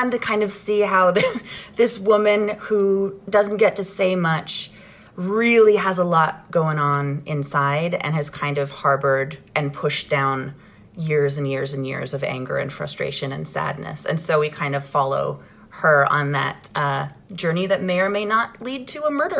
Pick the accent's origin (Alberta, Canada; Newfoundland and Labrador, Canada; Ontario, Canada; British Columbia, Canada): Ontario, Canada; Ottawa; I grew up in Ottawa, Ontario, Canada. I'm an only kid. Both of my parents started out as teachers